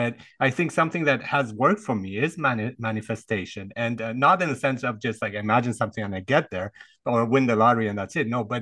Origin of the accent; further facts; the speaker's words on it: Germany; I grew up in Germany.